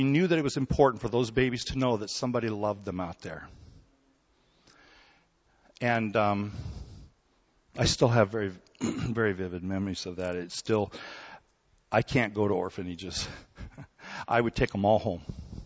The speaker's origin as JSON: {"language": "English", "country": "South Korea", "tie": "born or raised there", "said": "You know that I grew up in Korea, part of my life, and we had orphanages there"}